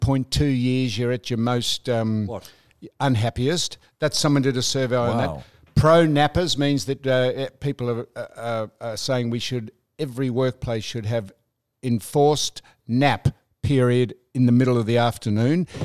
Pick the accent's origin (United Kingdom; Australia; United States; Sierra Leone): Australia; Geelong, Victoria; So I grew up in Geelong.